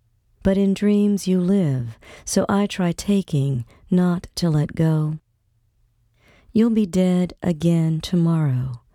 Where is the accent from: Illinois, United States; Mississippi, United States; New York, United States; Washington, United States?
Mississippi, United States; Gulfport; Ship Island was is one of the barrier islands just off the coast of my hometown of Gulfport.